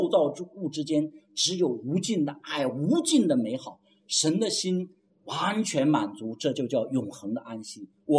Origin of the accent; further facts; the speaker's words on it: China; 我们中国人太骄傲了，不愿意跟别人谦卑学习